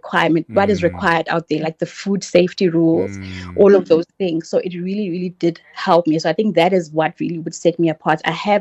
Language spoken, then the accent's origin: English; Mbalenhle, Mpumalanga, South Africa; also born or lived in North West; I grew up in Mbalenhle, township in Sekhunda, Mpumalanga.